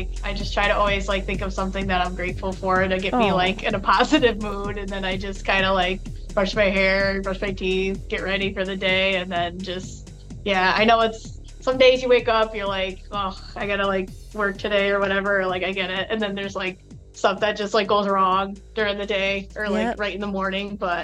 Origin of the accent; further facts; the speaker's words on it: Schenectady, New York, United States; also born or lived in Port Richey, United States; I was born in Florida, Port Richey, Florida, but then my family moved up to upstate New York when I was three. So Schenectady, New York is where I'm from.